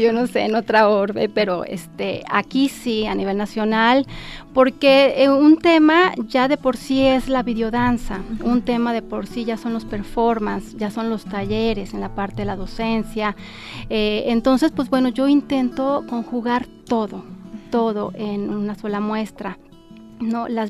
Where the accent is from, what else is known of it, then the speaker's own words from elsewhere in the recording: Guadalajara, Jalisco, Mexico; me preguntaban, ¿de dónde eres? Uh-huh. De Guadalajara, de Jalisco.